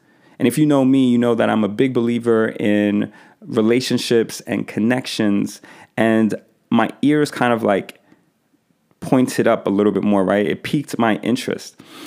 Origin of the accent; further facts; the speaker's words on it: Bronx, New York, United States; So growing up in the Bronx, you know, I always heard the phrase